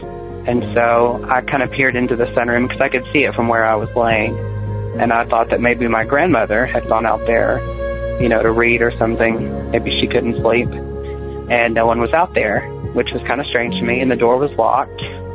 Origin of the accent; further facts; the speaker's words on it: Little Rock, Arkansas, United States; I am from Little Rock, Arkansas.